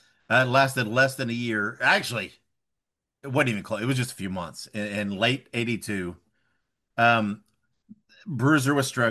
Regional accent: Indiana, United States; I am originally from South Central Indiana, so we got Memphis via Louisville. We got the Louisville broadcast of Memphis where I grew up.

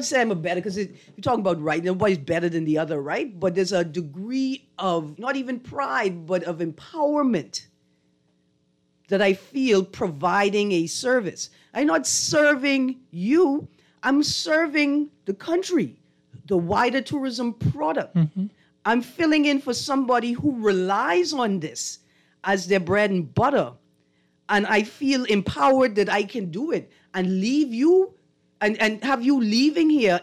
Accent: Bahamas; I let people know, look here, I'm from the Bahamas.

